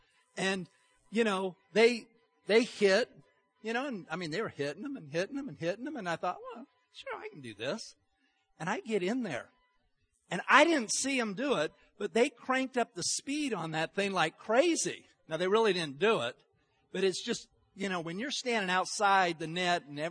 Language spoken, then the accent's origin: English; Utah, United States; because I was raised in Utah. Okay, Utah has bad weather, you know, from about November to March.